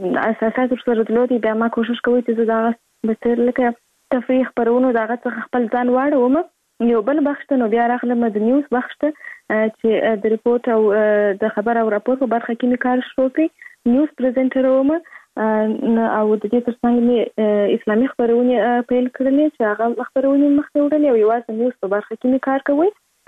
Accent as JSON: {"language": "Pashto", "region": "Kandahar", "country": "Afghanistan", "tie": "born there", "said": "زه په کندهار ولایت کې زیږیدلې یم، او اوس فلحال په کندهار ولایت کې اوسېږم."}